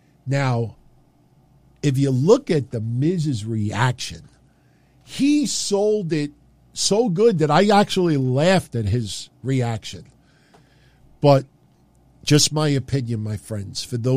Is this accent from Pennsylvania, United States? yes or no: no; New York, United States; And I'm from New York, too, all my life.